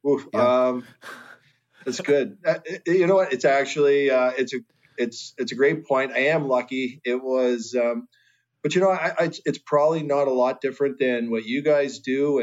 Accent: Toronto, Ontario, Canada; also born or lived in New York; And I grew up here in Toronto, and I always say to my friends, because I lived in New York for a long time after I played for the Rangers

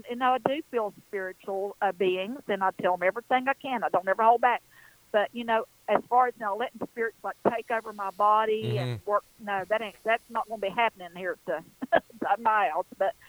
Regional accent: North Carolina, United States; I'm right there in the foothills of Western North Carolina.

